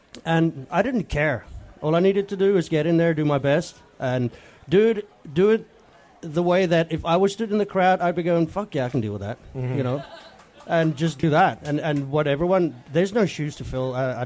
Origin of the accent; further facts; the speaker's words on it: South Africa; South Africa.